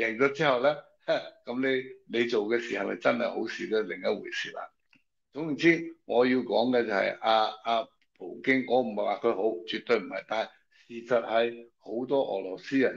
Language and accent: Cantonese; Hong Kong; 我哋香港人都系香港人